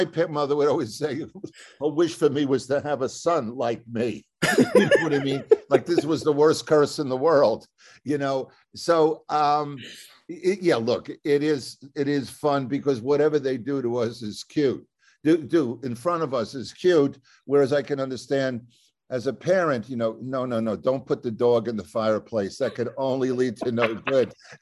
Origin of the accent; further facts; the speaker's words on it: Long Island, New York, United States; also born or lived in Los Angeles; now in New Jersey, United States; We moved from LA back to New Jersey. My wife's from Jersey. I'm originally from Long Island, and because our kids are here, they moved here.